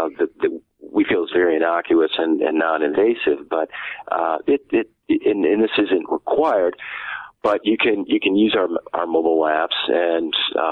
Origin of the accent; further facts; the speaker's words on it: New York, United States; You know, well, Chinatown is pretty close to home for me, because I'm from New York.